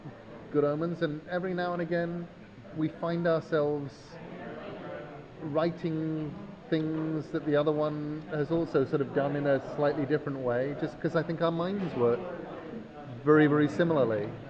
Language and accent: English; England, United Kingdom; Shut up, because we're English.